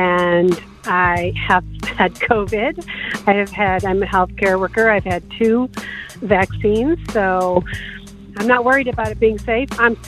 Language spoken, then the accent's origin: English; Rancho Palos Verdes, California, United States; Hey, it's … I'm from Rancho Palos Verdes.